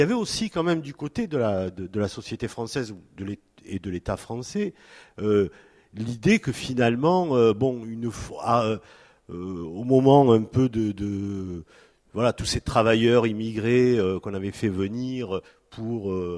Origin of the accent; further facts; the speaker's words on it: Bordeaux, Nouvelle-Aquitaine, France; born there; moi, je suis né en France. Donc, bon, ici, on n'est pas à Toulouse, je peux le dire. Je suis né à Bordeaux.